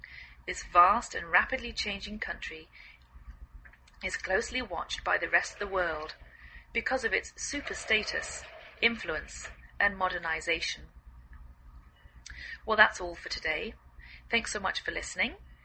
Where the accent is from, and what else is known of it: England, United Kingdom; now in United States